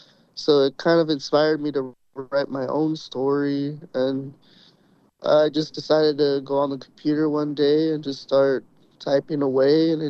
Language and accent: English; Oceanside, California, United States; now in Arizona, United States; I'm originally from Oceanside, California. I was born on a military base because my dad was stationed in Camp Pendleton in California.